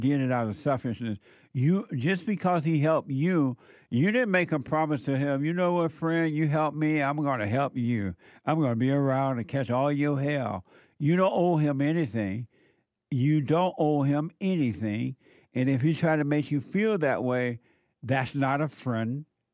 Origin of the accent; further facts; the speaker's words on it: Alabama, United States; when I was growing up in Alabama at my school, we didn't have a football team at all.